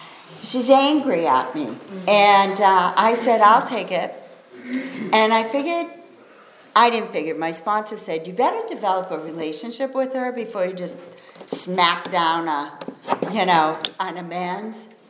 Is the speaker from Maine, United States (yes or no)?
yes; Maine, United States; I'm from Maine, and I'm trying to get this job down in Boston.